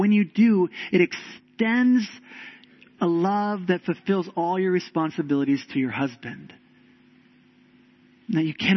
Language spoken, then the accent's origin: English; United States; born there; I was born in America, and just by nature of being an American